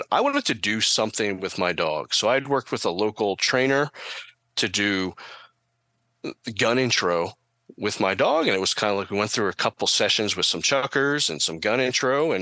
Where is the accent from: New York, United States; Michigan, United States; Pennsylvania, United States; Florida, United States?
Pennsylvania, United States; Lenhartsville; I'm from Lenhartsville, Pennsylvania, kind of a southeastern Pennsylvania location.